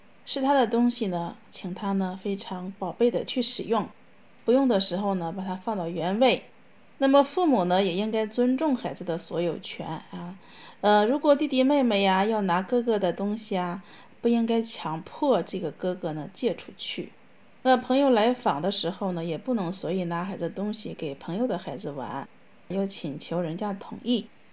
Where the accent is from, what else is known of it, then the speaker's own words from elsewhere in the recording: China; 我们中国人呢，非常重视这个毅力这边哈